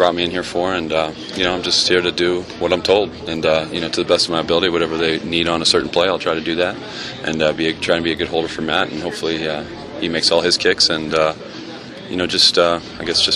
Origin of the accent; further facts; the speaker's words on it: Vancouver, British Columbia, Canada; I grew up in Vancouver, BC